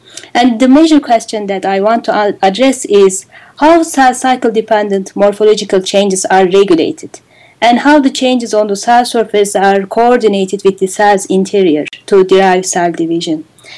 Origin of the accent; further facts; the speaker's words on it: Ankara, Turkey; English is a second language; also born or lived in United States; I was from Ankara, from the capital of Turkey